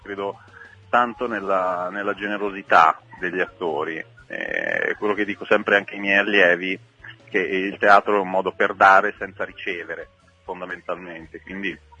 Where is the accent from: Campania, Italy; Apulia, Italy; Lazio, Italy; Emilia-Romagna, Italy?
Apulia, Italy; now in Milan, Italy; perché io sono pugliese in realtà, non sono di Milano, sono stato adottato da questa città.